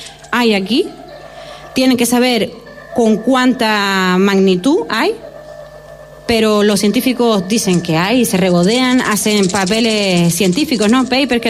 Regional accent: Canary Islands, Spain; Yo, la verdad es que soy majorera y no lo tenía muy presente

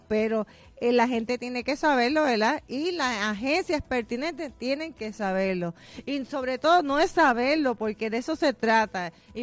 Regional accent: Puerto Rico; que me encanta Puerto Rico. Tiene tantas cosas hermosas

